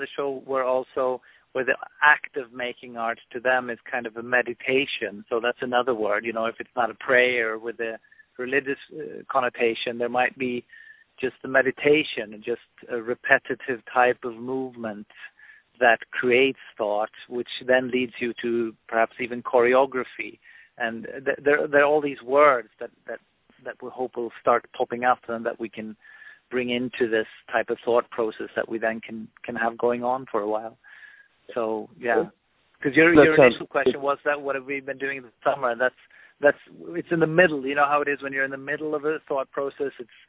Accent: North Rhine-Westphalia, Germany; also born or lived in Sweden; I'm from Sweden, but I grew up in Germany, and in the Rhine area, so I was very close to Cologne

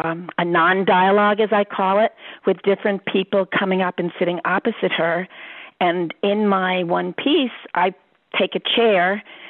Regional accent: New York City, New York, United States; I was brought up in New York City and Washington Heights

